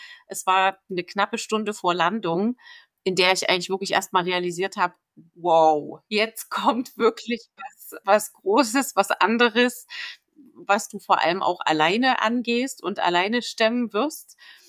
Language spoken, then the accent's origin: German; Germany; Die Suche nach dem Job in China für mich als Deutsche